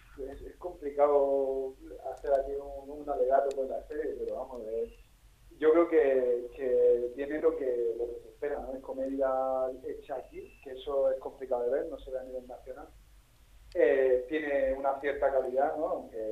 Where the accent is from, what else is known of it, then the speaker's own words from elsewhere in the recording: Lorca, Region of Murcia, Spain; Nosotros, por ejemplo, los directores somos de Lorca